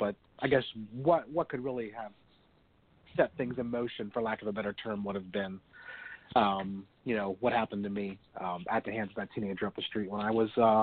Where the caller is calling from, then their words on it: Pennsylvania, United States; I live in central Pennsylvania, south central Pennsylvania, to be exact.